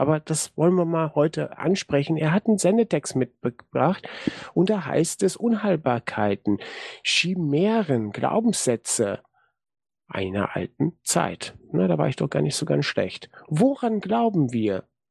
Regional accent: North Rhine-Westphalia, Germany; in meiner alten Heimatstadt, in der Gegend von Münster, Nordrhein-Westfalen.

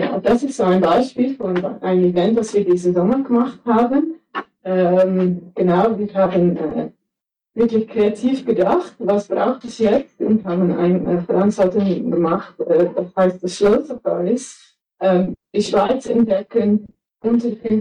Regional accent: Netherlands; German is a second language; ich komme ursprünglich aus den Niederlanden.

